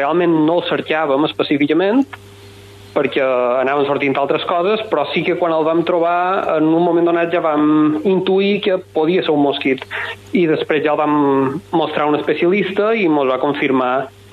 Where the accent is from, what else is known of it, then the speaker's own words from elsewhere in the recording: Balearic Islands, Spain; jo soc de Mallorca